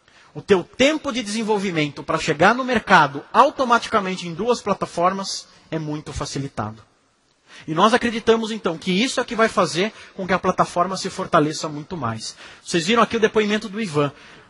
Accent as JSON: {"language": "Portuguese", "town": "Sorocaba", "region": "São Paulo", "country": "Brazil", "said": "talvez eu não seja daqui. Eu sou de Sorocaba, eu sou perdido."}